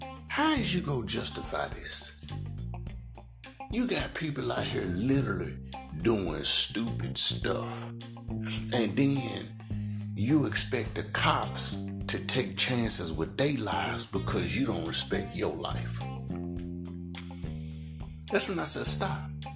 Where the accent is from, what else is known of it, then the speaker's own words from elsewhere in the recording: Memphis, Tennessee, United States; I'm from Tennessee, if you don't know. My hometown is Memphis. Love the country.